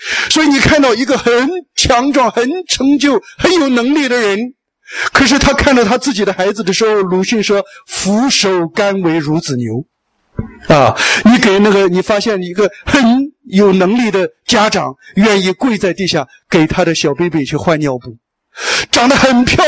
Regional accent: China

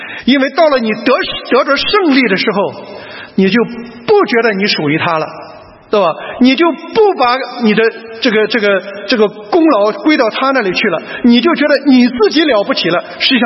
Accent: China; now in Australia; 所以我们从中国移民到澳洲来。

